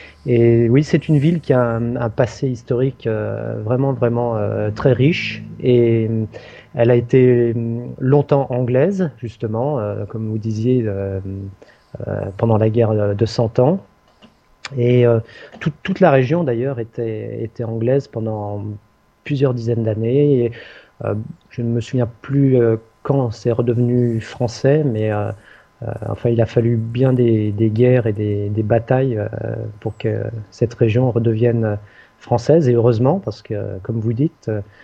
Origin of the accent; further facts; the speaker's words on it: Auvergne-Rhône-Alpes, France; also born or lived in Algeria; je suis né là-bas, mais je n'y ai passé que 2 années. Et après, nous sommes rentrés, nous nous sommes installés justement en Haute-Savoie où j'ai passé toute mon enfance.